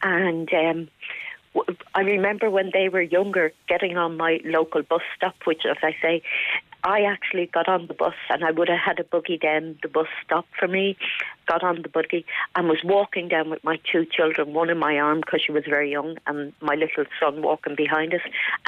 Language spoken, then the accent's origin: English; Ireland; because we don't fit into the black community because we're Irish